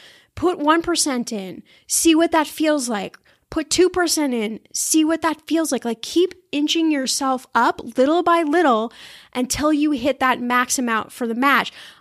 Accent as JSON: {"language": "English", "region": "Midwest", "country": "United States", "tie": "born there", "lives_now": "California, United States", "said": "I don't know if I would call it an accent, but I was born in the Midwest, so maybe you hear a little bit of that. But I've lived in California for so many years"}